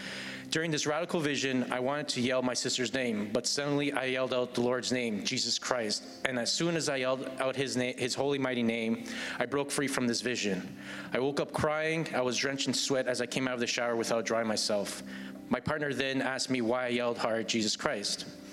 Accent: Toronto, Ontario, Canada; born and raised in Toronto.

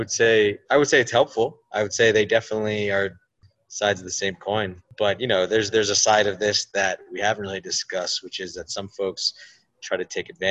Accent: United States; particularly as an American, we are not the whole world.

